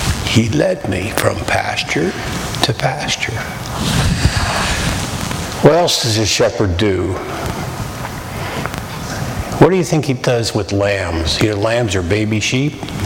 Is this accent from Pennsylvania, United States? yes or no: yes; Philadelphia, Pennsylvania, United States; now in Sumas, United States; I grew up in Philadelphia. Okay? Where am I now? Am I in Philadelphia?